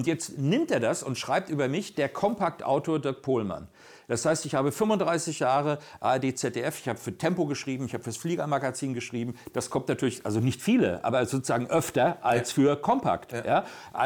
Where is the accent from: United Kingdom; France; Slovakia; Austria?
France; Grand Est; als Elsässer, ja.